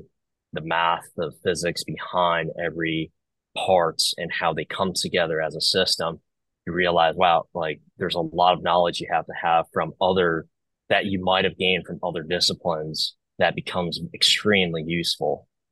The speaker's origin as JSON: {"language": "English", "region": "New York", "country": "United States", "tie": "born or raised there", "said": "And growing up in New York, I never had the opportunity to shoot any pistols, at least easily."}